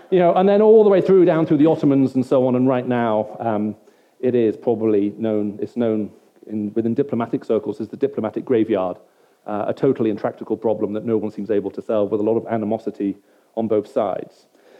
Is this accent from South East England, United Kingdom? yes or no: yes; Oxford, South East England, United Kingdom; I was back in my hometown of Oxford